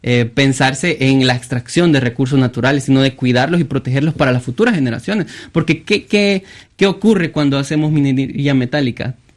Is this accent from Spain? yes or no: no; Soyapango, San Salvador, El Salvador; yo vengo de Soyapango, conozco la situación.